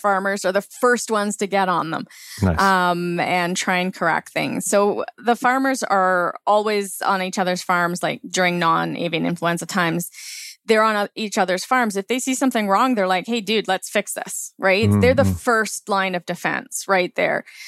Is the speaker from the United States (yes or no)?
no; Langley, British Columbia, Canada; I had a vague idea of where my food comes from because I grew up in Langley. I went to school with a lot of farm kids, right? Mm. Although I didn't grow up on a farm myself.